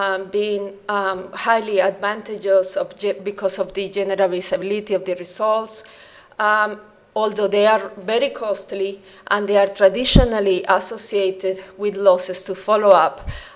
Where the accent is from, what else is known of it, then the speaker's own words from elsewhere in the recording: Houston, Texas, United States; I'm coming from Houston, Texas.